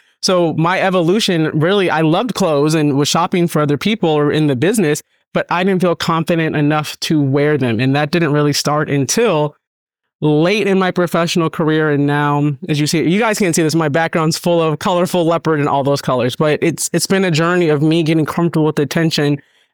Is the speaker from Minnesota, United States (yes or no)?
yes; Minnesota, United States; In elementary school, I grew up in Minnesota. I was the only Black girl in most of my classes